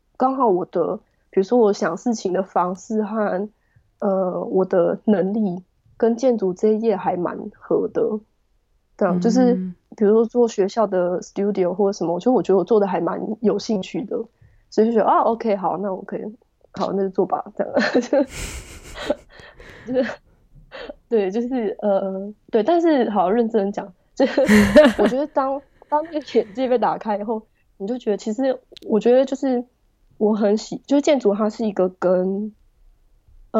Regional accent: Taiwan; also born or lived in United States; now in Berlin, Germany; 然后我是在台湾长大

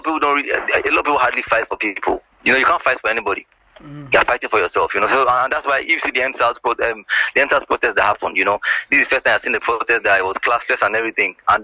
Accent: Magodo, Lagos, Nigeria; like I grew up in Magodo is a community.

